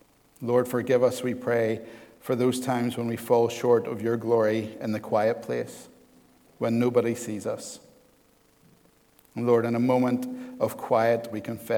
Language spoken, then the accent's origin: English; Hillsborough, Northern Ireland, United Kingdom; I grew up in Hillsborough and live in Hillsborough now